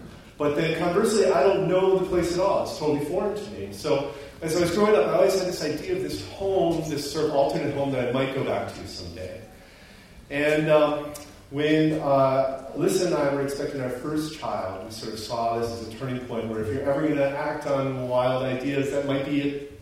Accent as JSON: {"language": "English", "country": "Australia", "said": "the catch is that I'm an Australian citizen"}